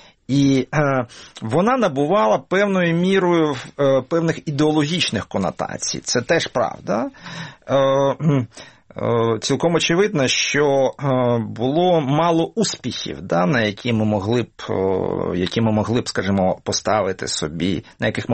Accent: Donbas, Ukraine; born there; я народився в Донбасі, і значну частину життя моє пов'язана з цим Донбасом. Регіон, ну як сказати, досить специфічний, але по excellence, тобто більшість людей, це люди трударі

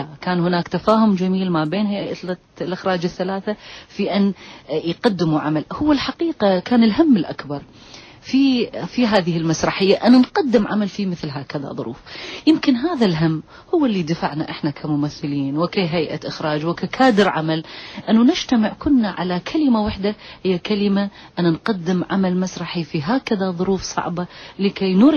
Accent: Iraq; أنا كامرأة عراقية أتحدث ولست كفنانة

